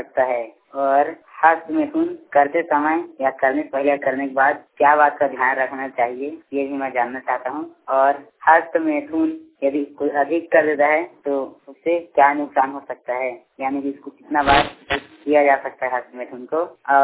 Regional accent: Bilaspur, Chhattisgarh, India; मैं छत्तीसगढ़ जिला बिलासपुर से हूँ

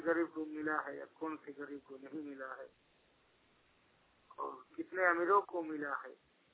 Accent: Chandankiyari, Jharkhand, India; चंदनचारी पूर्वी का रहने वाला हूँ।

